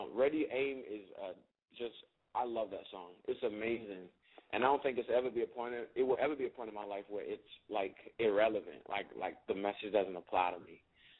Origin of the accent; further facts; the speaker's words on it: Savannah, Georgia, United States; I'm from Savannah, Georgia.